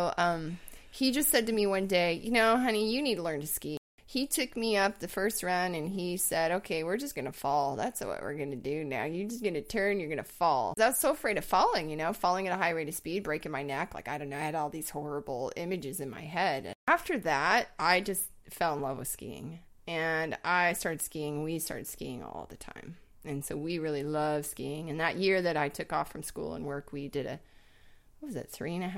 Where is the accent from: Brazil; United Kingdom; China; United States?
United States; Bozeman, Montana; I grew up in Bozeman, Montana, which has some of the most epic skiing in the world